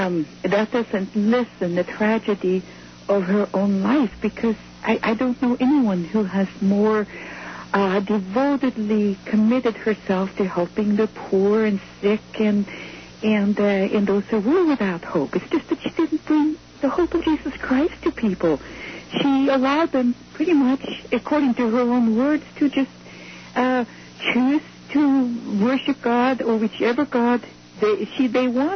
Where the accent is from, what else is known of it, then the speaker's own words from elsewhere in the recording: Oslo, Norway; this is back in 1979 in Norway, where I grew up, actually, in my hometown, the capital of Norway, Oslo